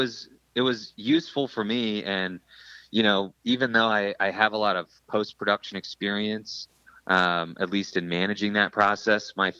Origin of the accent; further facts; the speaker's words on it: Merced, California, United States; but in my hometown where I grew up, which is Merced, it was the thing to do on weekends.